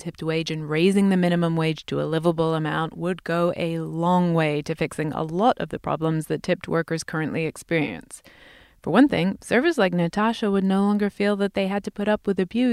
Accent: England, United Kingdom; I come from England

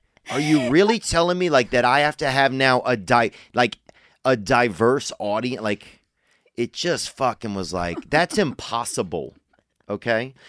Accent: Louisiana, United States; I'm from Louisiana.

